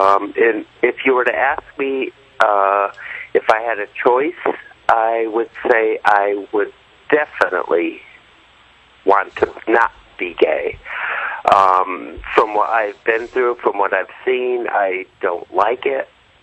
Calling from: Bristol, Connecticut, United States; Yes, I'm calling from Bristol, Connecticut.

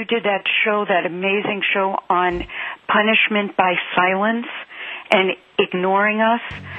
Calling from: New York, United States; Hello, I'm from New York … I have three questions.

